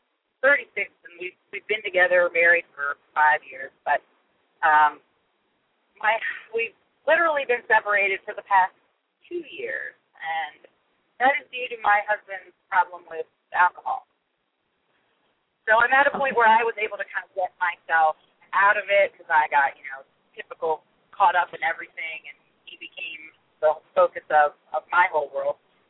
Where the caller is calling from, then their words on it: Maryland, United States; I'm calling from Maryland.